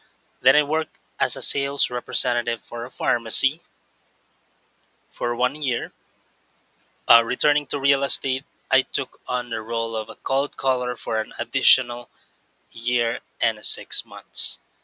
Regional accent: Mimaropa, Philippines; and I'm from Palawan.

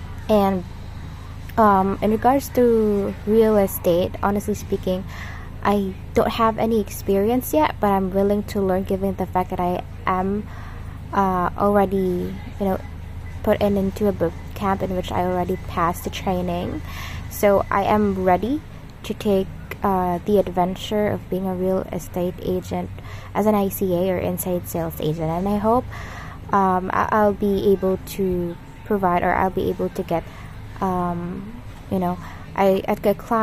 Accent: Davao City, Davao Region, Philippines; English is a second language; I am from Davao City, Philippines.

